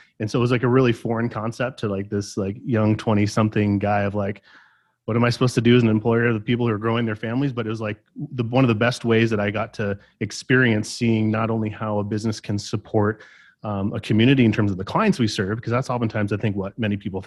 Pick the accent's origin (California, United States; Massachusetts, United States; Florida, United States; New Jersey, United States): California, United States; moved away as an adult; now in Tucson, United States; So I moved from Southern California, where I grew up, to come to the University of Arizona here in Tucson to go to school.